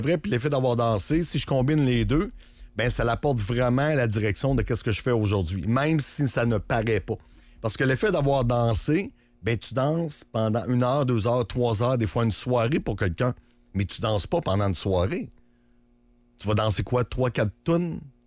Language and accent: French; Saint-Georges-de-Beauce, Quebec, Canada; Ben écoute, je sors de Saint-Georges-de-Beauce. Fait que je suis un petit beauceron.